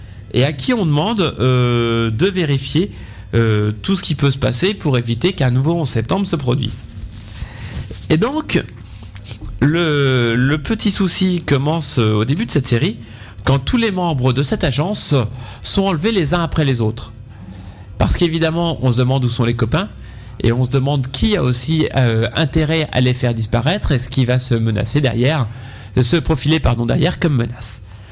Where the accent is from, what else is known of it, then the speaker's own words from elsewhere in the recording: France; en tant que Français, on a surtout un souvenir